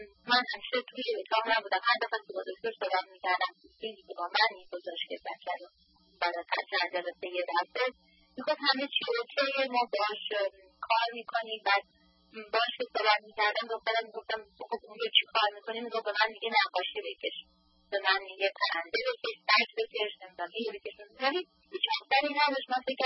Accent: Iran; now in United States; حدود 7 سالی که از ایران رو بیرون اومدم و حدود 8 سالی اینجا هستم.

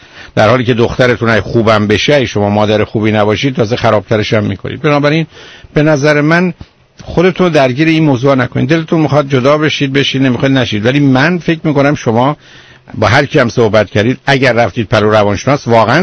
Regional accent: Iran; moved away; ما از ایران اومدیم بیرون.

